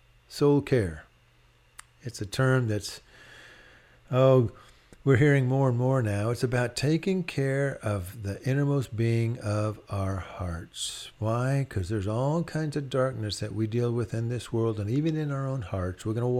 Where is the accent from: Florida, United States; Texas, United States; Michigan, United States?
Texas, United States; Austin; I'm from Austin, Texas, and we would typically, in fact, take all of our vacations to the western United States.